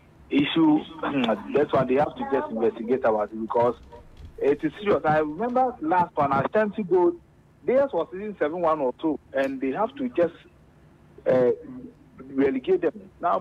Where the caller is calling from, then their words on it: Pokwase, Greater Accra, Ghana; I'm calling from Pokwase.